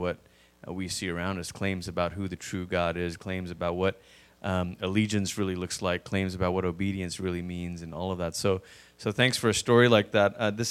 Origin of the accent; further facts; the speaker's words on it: Malaysia; but I grew up in Malaysia, which, as I like to say, is about as far as you can go on the other side of the world before you start coming back